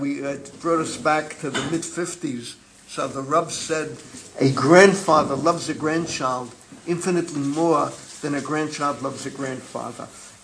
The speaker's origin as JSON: {"language": "English", "town": "New York City", "region": "New York", "country": "United States", "tie": "born or raised there", "said": "And here I have to tell you, I grew up in the Bronx."}